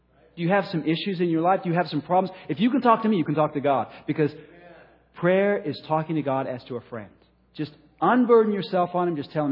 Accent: United Kingdom; I'm British. You see, so I'm very reserved.

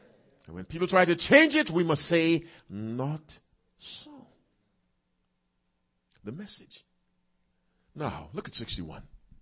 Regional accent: Ann Arbor, Michigan, United States; Rokia, from my hometown of Ann Arbor.

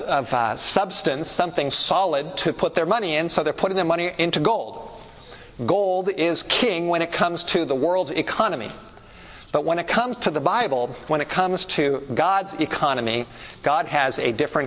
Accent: Los Angeles, California, United States; as a teenager, growing up in the Hollywood Hills

